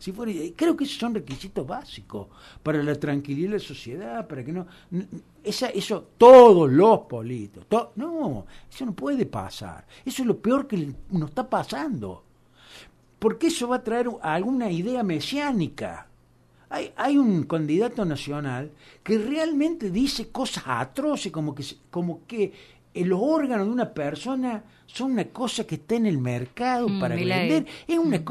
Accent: Villa María, Córdoba, Argentina; born there; Yo que soy nacido acá en Villa María

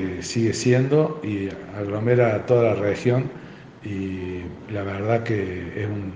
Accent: Oncativo, Córdoba, Argentina; nosotros somos originarios de Oncativo

